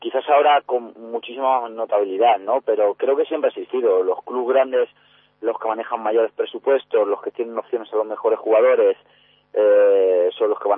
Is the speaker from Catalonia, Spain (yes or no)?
no; Fuenlabrada, Community of Madrid, Spain; tengo a mi familia en Fuenlabrada, he vivido pues mi infancia en Fuenlabrada, y la verdad es que para culminar una carrera, qué mejor que terminar ayudando al equipo de tu ciudad